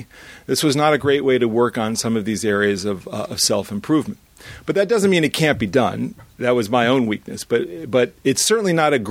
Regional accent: Los Angeles, California, United States; I had an identity, a cultural identity as a Jew growing up in Los Angeles, but no real belief.

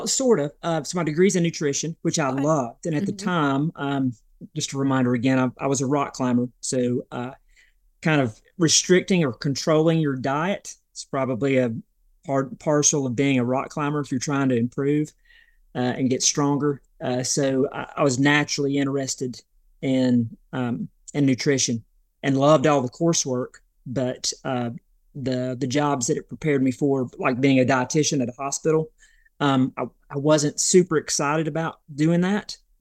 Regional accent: North Carolina, United States; also born or lived in Sylva, North Carolina; So I'm from where I'm living now in Western North Carolina, in this area. I was born in Silva, North Carolina, if you're familiar with Silva. But I grew up in an adjacent county to where I'm at right now.

